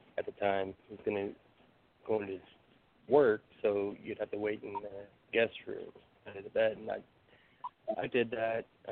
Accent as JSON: {"language": "English", "region": "Texas", "country": "United States", "tie": "born or raised there", "also_born_or_lived": "Germany", "said": "I was born in Germany, and we've probably lived in 10 different places before I was 9. So we moved around a lot. And we settled here in Texas back in, I think it was 97, when I was going into the sixth grade."}